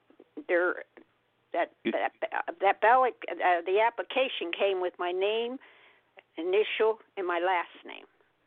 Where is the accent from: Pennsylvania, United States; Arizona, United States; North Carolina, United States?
Pennsylvania, United States; Coraopolis; I'm from Coriopolis.